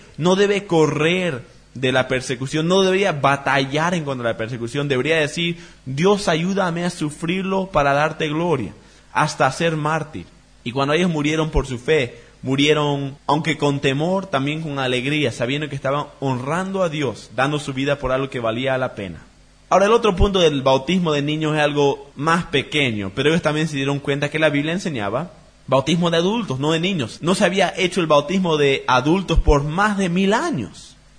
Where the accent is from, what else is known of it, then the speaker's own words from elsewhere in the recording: Bolivia; ¿O hay partes que estoy manteniendo de mi cultura boliviana que son antibíblicos?